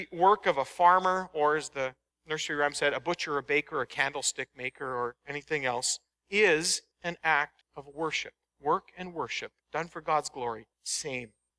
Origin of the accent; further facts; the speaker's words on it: Manitoba, Canada; I grew up in Manitoba, and we went and stayed overnight in households there